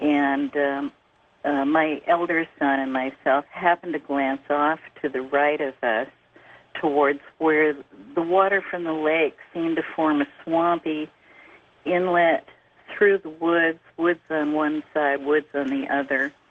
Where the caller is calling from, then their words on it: California, United States; I'm calling from Shasta County.